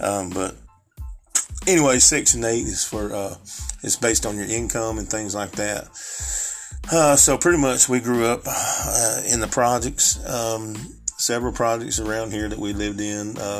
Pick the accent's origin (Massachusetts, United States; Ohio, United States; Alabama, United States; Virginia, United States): Alabama, United States; Gadsden; I'm 46 years old. I'm from Gadsden, Alabama, G-A-D-S-D-E-N.